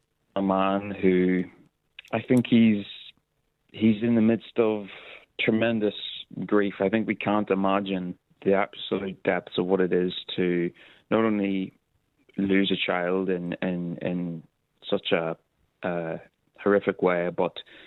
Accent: Northern Ireland, United Kingdom; people were so surprised I was Northern Irish

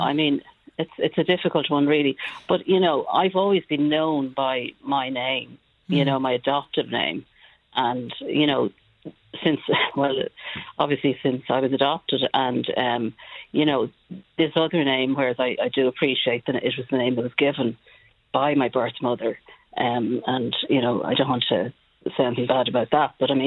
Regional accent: Ireland; born there; I was born in Ireland. I'm a citizen of Ireland. I've paid tax in Ireland. And that 1962 birth certificate

